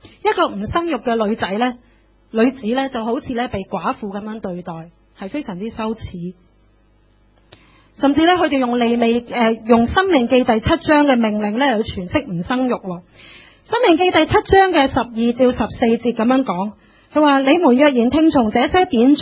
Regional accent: China; 我们中国人都不陌生这件事

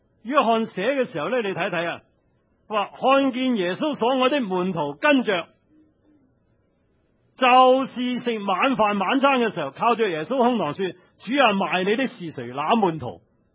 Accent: Hong Kong; 今日我们香港人是很喜欢这一个随意往来的日子。

